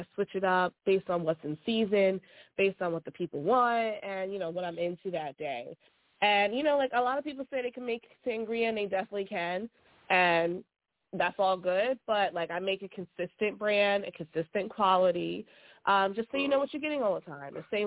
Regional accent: Yonkers, New York, United States; Hey, it's … I'm from Yonkers, and I'm here because I'm promoting my business, Second Saturday Catering.

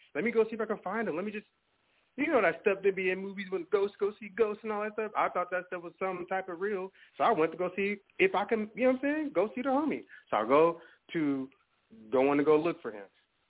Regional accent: Portland, Oregon, United States; also born or lived in Chicago; Because I'm from Chicago and Portland. You know what I'm saying? I was born in Chicago, go there all the time, but I was raised in Portland

